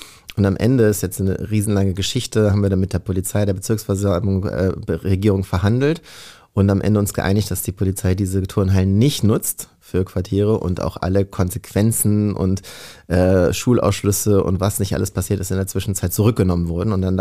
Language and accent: German; Lower Saxony, Germany; Also ich bin ja im Wendland aufgewachsen, das ist die Region rund um Gorleben.